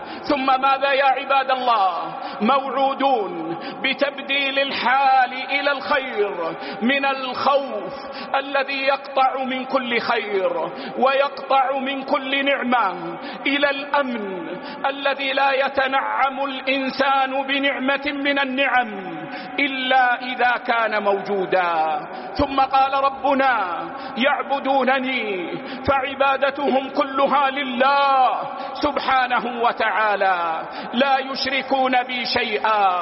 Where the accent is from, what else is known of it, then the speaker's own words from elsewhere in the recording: Saudi Arabia; وإن بلادنا المملكة العربية السعودية